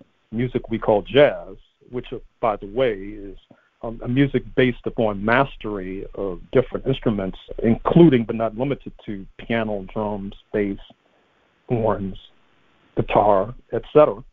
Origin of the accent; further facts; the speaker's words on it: St. Louis, Missouri, United States; Number one, I grew up in St. Louis, Missouri, which has been a headquarters for music of all kinds.